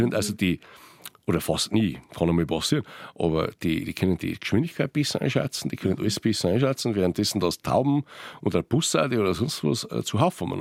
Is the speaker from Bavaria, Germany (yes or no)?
yes; Bavaria, Germany; Aber ansonsten ist es natürlich mein Heimat. Das heißt, also ich bin da drüben aufgewachsen.